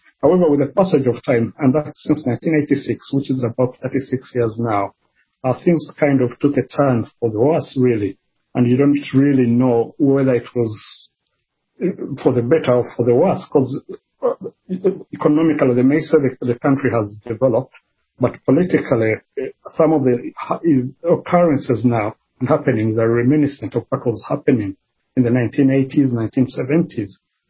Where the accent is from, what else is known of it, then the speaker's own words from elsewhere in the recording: Kampala, Central Region, Uganda; moved away as an adult; now in United Kingdom; I was born in Uganda, in Kampala, which is the capital city, at Mulago Hospital. And I did study there. I grew up there, had my education there, primary school, secondary, and university. Grew up there.